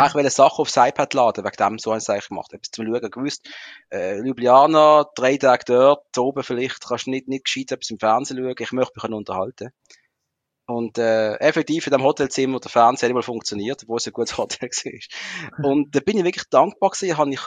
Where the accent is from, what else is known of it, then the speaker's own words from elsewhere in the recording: Muttenz, Basel-Landschaft, Switzerland; Wir haben noch Videotheken gehabt. Also im Ort, wo ich aufgewachsen bin, Muttens